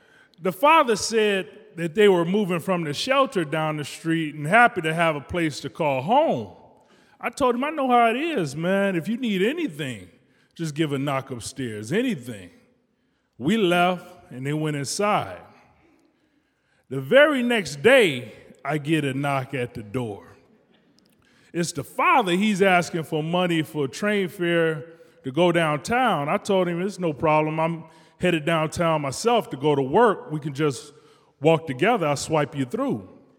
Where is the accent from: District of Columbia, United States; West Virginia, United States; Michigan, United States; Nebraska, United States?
Michigan, United States; Detroit; I'm from Detroit, so I'm not clueless.